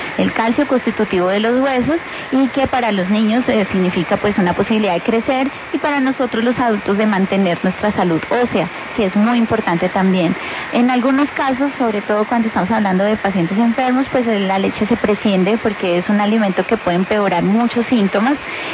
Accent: Colombia

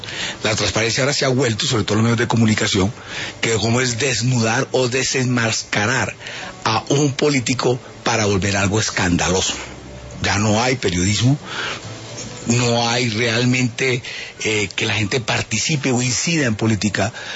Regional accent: Colombia

